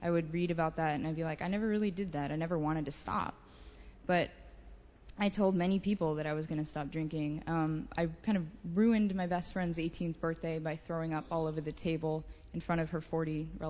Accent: San Francisco, California, United States; I grew up in San Francisco.

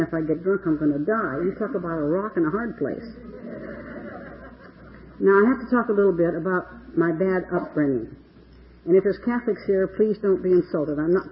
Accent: Reno, Nevada, United States; And so in Reno, my hometown is in Reno. I was born and raised there.

